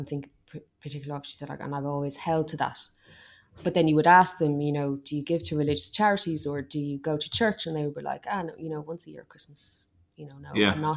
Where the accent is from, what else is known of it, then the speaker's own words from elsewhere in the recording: Ireland; now in United Kingdom; And as an Irish person living in the UK, when the original referendum was happening